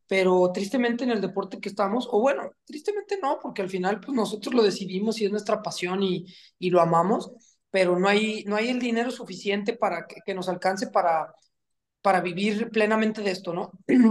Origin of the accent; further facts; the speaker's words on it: Mexico; Somos cuatro mexicanos.